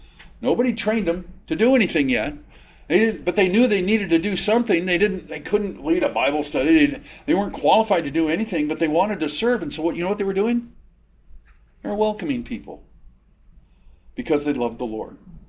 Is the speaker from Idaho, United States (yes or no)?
yes; Idaho, United States; They couldn't evangelize us because I was a pastor from Idaho.